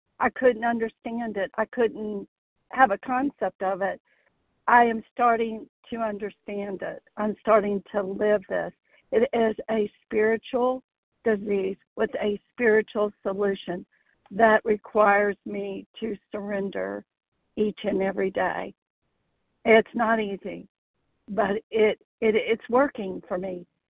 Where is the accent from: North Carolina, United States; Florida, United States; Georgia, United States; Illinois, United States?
North Carolina, United States; I am from the Blue Ridge Mountains of Western North Carolina.